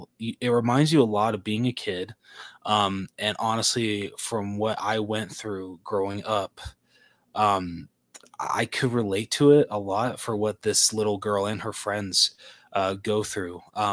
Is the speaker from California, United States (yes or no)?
yes; California, United States; Like growing up in California as a little kid, experiencing like these kind of areas